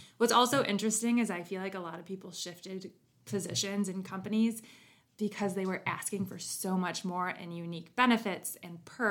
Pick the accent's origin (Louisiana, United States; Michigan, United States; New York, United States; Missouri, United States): Michigan, United States; Grand Rapids; I'm born and raised in Grand Rapids